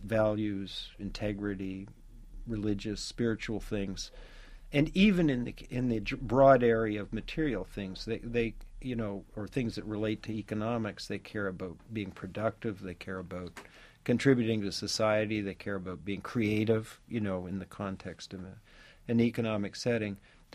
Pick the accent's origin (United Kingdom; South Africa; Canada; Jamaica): Canada; also born or lived in New Jersey, United States; I was born in New Jersey and grew up in Canada.